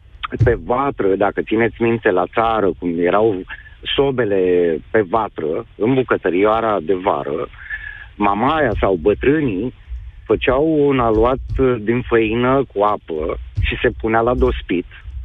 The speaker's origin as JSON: {"language": "Romanian", "region": "Moldavia", "country": "Romania", "said": "eu sunt din Moldova, o combinație de Iași, Roman și Bacău. La noi acasă în familie, de când mă știu, am 52 de ani"}